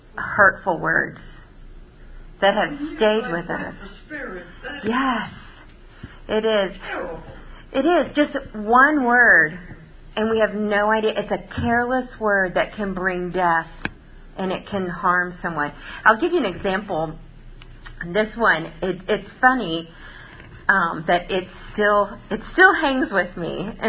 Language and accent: English; Florida, United States; I grew up in Florida. And where we lived in Florida, we would kind of get seasonal fires on the interstate and all, or just out in the wild area.